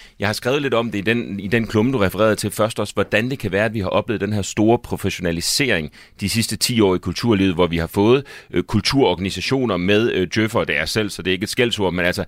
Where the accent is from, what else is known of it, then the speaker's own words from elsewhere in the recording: Region of Southern Denmark, Denmark; Altså, jeg er fra Sønderjylland. Alt andet end landmand dernede er jo noget hemstregim